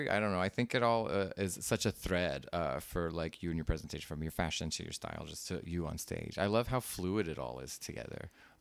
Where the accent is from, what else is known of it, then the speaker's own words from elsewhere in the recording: Texas, United States; I'm from North Texas and a lot of like evangelists are from like the Dallas-Fort Worth area.